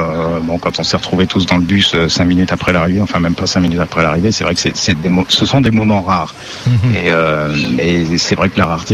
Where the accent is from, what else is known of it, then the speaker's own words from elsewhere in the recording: Tours, Centre-Val de Loire, France; born there; moi je suis né à Tours et j'ai toute ma famille dans la région là-bas.